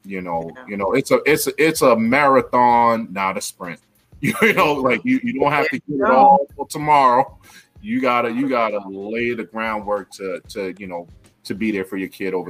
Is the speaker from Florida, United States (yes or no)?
no; New York, United States; yes, I'm from New York, but I'm not one of those New Yorkers who's like, New York is the best place ever for everyone.